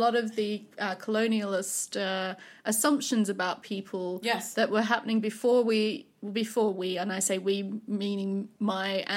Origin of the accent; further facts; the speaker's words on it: Australia; And being an Australian